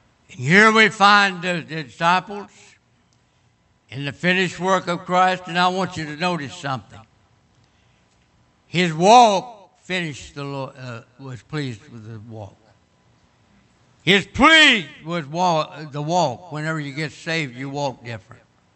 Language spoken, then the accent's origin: English; Kentucky, United States; I'm from Kentucky, and I went north and married a Yankee woman.